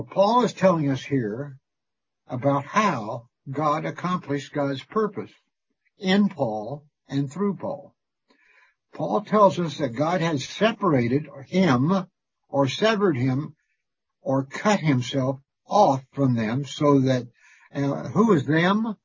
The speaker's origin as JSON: {"language": "English", "town": "Logansport", "region": "Indiana", "country": "United States", "tie": "born or raised there", "said": "I was born in Logansport, Indiana, September 3rd, 1943. I'm 78 years old. I went to Clymer's Grade School, a three-room schoolhouse, and a lunchroom is all it was."}